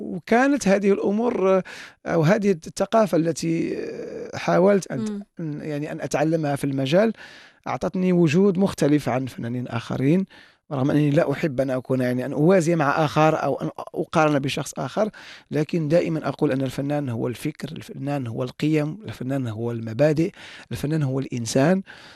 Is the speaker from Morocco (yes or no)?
yes; Morocco; بلدنا المغرب